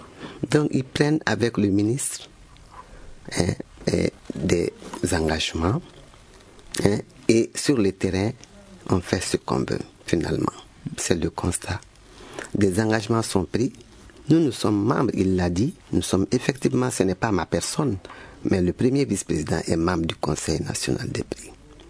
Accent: Mali; Nous sommes tous des Maliens

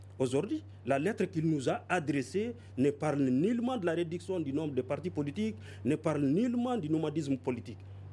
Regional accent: Nioro, Kayes, Mali; Je suis de Nioro et je suis élu communal à Nioro urbain. Et c'est chez moi.

